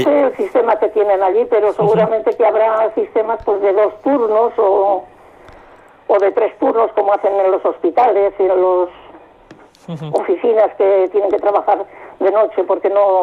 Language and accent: Spanish; Spain; now in Norway; Estoy muy contenta con la vida que tuve conmigo desde que salí de España.